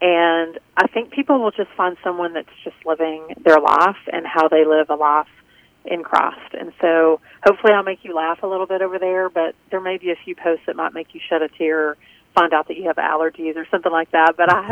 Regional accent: Texas, United States; I talk about football because I'm a Texan.

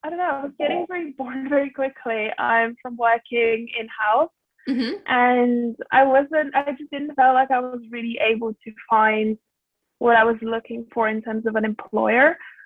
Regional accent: Sofia, Sofia City, Bulgaria; now in United Kingdom; So actually today I'm tuning in from Sofia, which is the capital city of Bulgaria. It's where I'm originally from.

